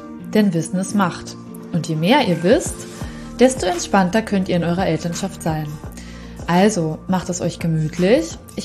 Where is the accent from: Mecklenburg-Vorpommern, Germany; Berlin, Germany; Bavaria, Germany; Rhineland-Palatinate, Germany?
Berlin, Germany; Also ich bin eigentlich aus Prenzlauer Berg